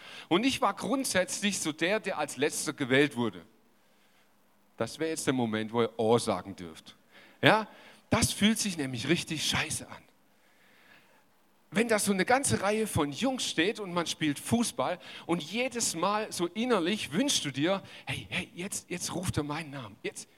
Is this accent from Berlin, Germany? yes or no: no; Baden-Württemberg, Germany; also born or lived in Lüdenscheid; ich bin in Lüdenscheid geboren, das alleine ist schon hart. Gut, ich bin dort geboren und mit einem Jahr hierher gezogen. Und wisst ihr was, im Schwabenland, hey, es gibt genau eine Chance, Schwabe zu werden. Du musst hier geboren sein.